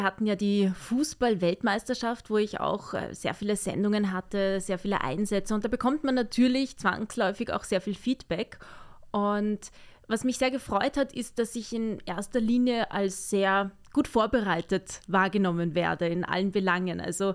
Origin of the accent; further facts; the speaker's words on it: Lower Austria, Austria; als ich bin aufgewachsen in Niederösterreich, so am Stadtrand von Wien, und wir hatten das Glück, echt einen schönen Garten zu haben.